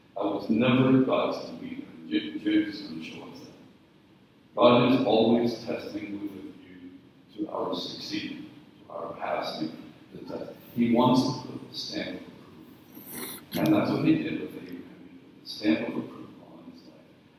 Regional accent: Northern Ireland, United Kingdom; I grew up in Northern Ireland in grammar school where every test was designed to make me fail.

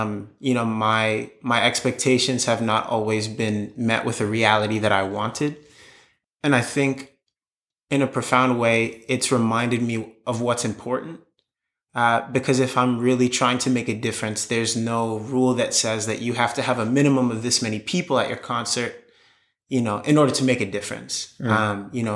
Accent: Takoma Park, Maryland, United States; I'm 23 years old. I'm originally from Tacoma Park, Maryland.

